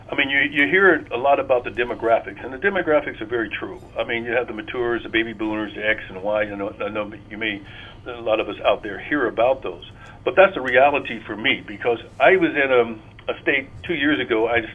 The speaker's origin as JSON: {"language": "English", "town": "Portsmouth", "region": "Ohio", "country": "United States", "tie": "born or raised there", "said": "Well, I think the influences from my hometown, Portsmouth, it was a very good sports town."}